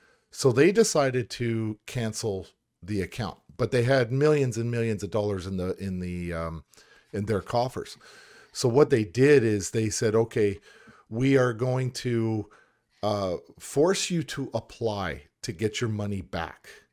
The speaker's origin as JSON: {"language": "English", "country": "Canada", "said": "as a Canadian"}